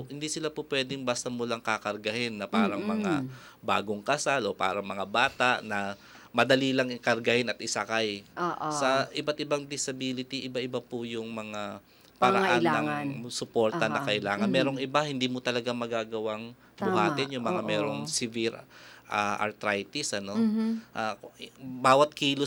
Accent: Valenzuela, Metro Manila, Philippines; Kasi mula Valenzuela, taga Valenzuela ako. Nag-wheelchair ako hanggang Monumento.

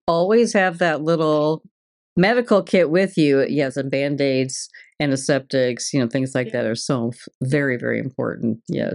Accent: Midwest, United States; And I grew up in the Midwest. I thought I was hardy folk, and I guess I was

